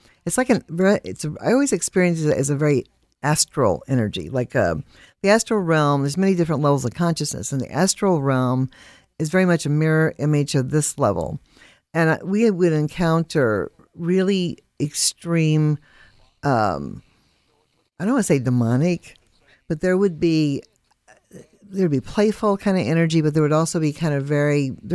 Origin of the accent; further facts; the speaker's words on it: Connersville, Indiana, United States; I'm from Connersville originally.